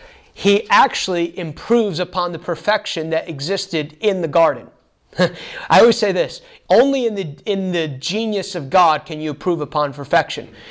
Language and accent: English; United States; I grew up in the United States. Obviously, I'm an American. But my dad escaped from Cuba in 1969.